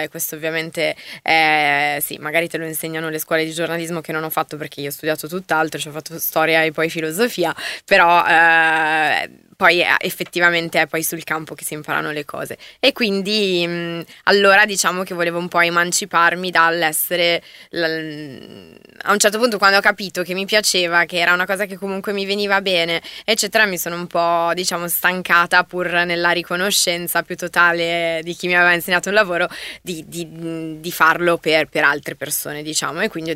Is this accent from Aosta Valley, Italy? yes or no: no; Milan, Lombardy, Italy; Io sono nata a Milano e cresciuta qui, ho iniziato poi a lavorare